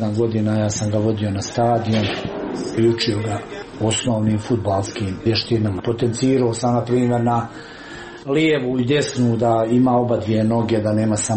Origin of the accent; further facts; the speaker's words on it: Bosnia & Herzegovina; born there; Ljudi, ja sam rođen u Bosni i Hercegovini, to je moja zemlja, meni je niko ne može oduzeti.